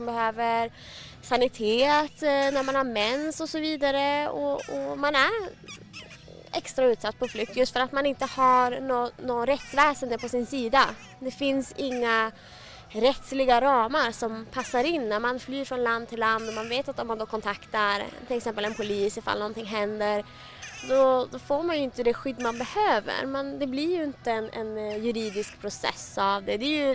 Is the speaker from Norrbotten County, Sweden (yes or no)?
yes; Luleå, Norrbotten County, Sweden; och jag är statsvetare i grunden. Jag läste min statsvetenskapsexamen i Luleå där jag kommer ifrån. Men min pappa kom till Sverige för ungefär 25 år sedan